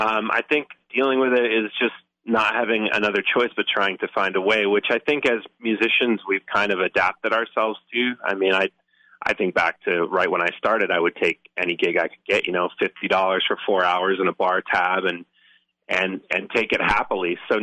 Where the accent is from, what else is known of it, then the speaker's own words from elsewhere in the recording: Little Falls, Minnesota, United States; Yeah, I'm from Little Falls, Minnesota.